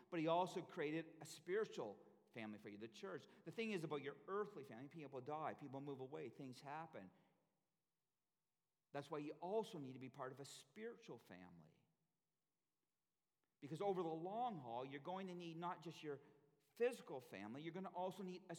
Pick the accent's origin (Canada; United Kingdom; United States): Canada; I know Canadians, and I know that we are a very independent kind of people. I think it must be the cold winters or something.